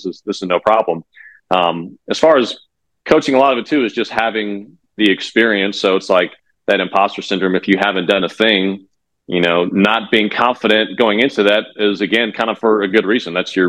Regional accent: Raleigh, North Carolina, United States; And then I find this private facility in my hometown here in Raleigh, North Carolina.

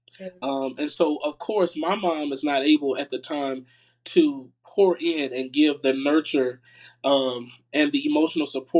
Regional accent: Tickfaw, Louisiana, United States; It's a small village where I'm from, actually. But I'm from Tickfall, Louisiana. Born and raised there.

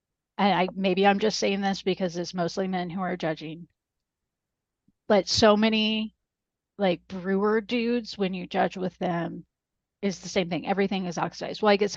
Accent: United States; I grew up in the United States and I specifically grew up as a beer drinker in kind of the gold rush

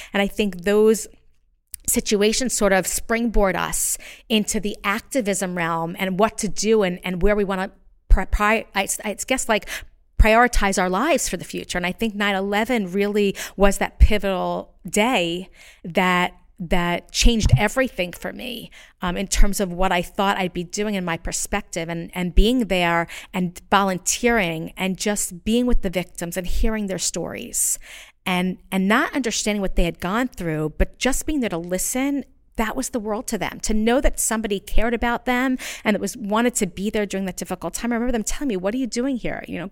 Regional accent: Lakewood, New Jersey, United States; Born and raised in New Jersey. In Lakewood, New Jersey.

